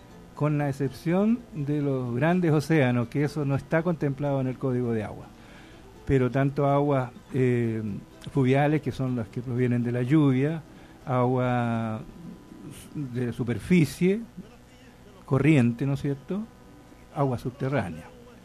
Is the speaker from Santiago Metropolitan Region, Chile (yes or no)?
no; O'Higgins, Chile; moved away; yo soy colchagüino de tomo y lomo. Llegué aquí en el año 62. Para el Mundial. Una familia numerosa, somos 6 hermanos